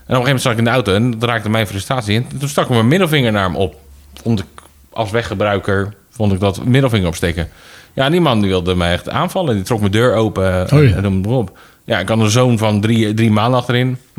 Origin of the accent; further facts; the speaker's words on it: Rotterdam, South Holland, Netherlands; Ook al kom ik uit Rotterdam.